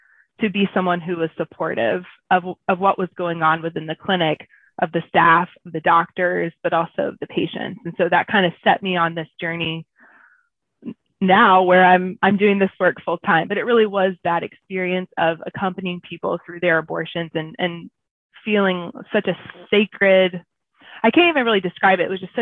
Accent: Georgia, United States; Yeah, so I grew up in Southeast Georgia in a small town

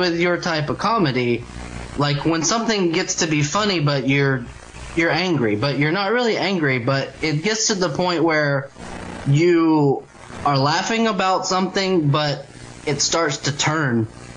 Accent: Alabama, United States; it's just blowing my mind, because I'm from Alabama, actually.

